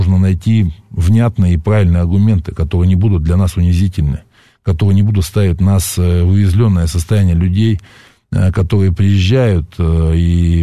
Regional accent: Novosibirsk, Novosibirsk Oblast, Russia; Представляете, я вот новосибирец. Я и сейчас живу в Новосибирске.

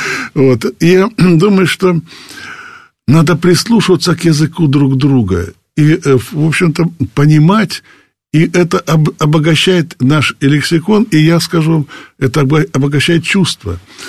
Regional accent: North Caucasus, Russia; born there; я родился на Северном Кавказе, в Ногайской степи

